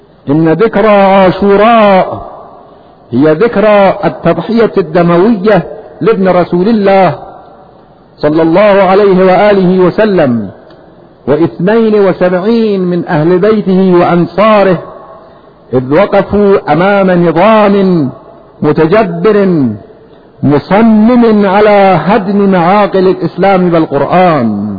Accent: Iran; بنده به عنوان یک ایرانی، یک مسلمان

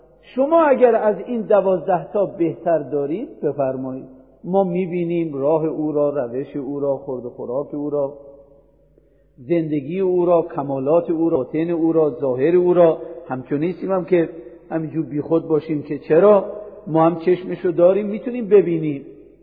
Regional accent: Iran; ما ایرانی هستیم عجم زبان.

